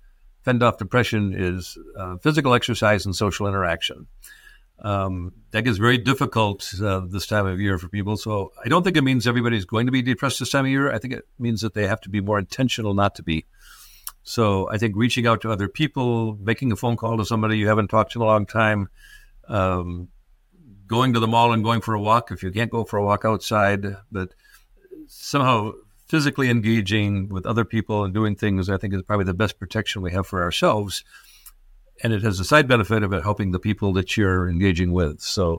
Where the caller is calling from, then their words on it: Michigan, United States; I'm speaking from Michigan where it's already dark outside, it's cold outside.